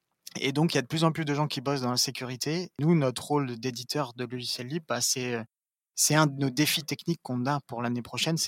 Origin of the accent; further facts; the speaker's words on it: Normandy, France; Bien sûr, je suis normand, mais un peu de Marseille.